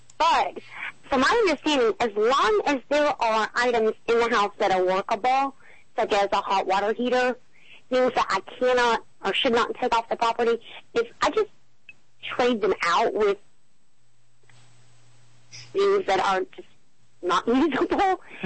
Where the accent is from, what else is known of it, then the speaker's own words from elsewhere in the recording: Tennessee, United States; coming from an area that rivals Ireland, which is East Tennessee, and being Irish myself